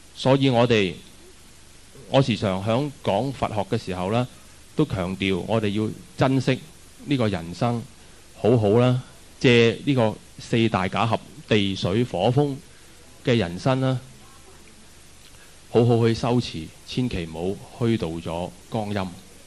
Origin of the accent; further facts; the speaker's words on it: Macau; born there; 我觉得我自己亦都出生在澳门是很有福，亦都经历不到战乱、水灾、地震、瘟疫